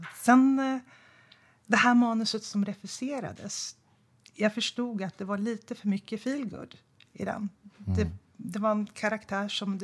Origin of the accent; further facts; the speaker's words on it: Söderköping, Östergötland, Sweden; moved away as an adult; now in Stockholm, Sweden; Jag kommer från Östergötland, från Söderköping. Men jag flyttade därifrån direkt efter studenten.